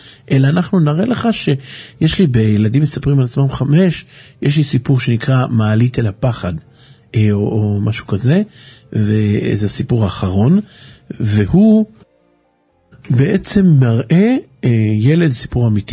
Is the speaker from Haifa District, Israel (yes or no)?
yes; Haifa, Haifa District, Israel; באמת אני חיפאי ולא פוחד מכלבים.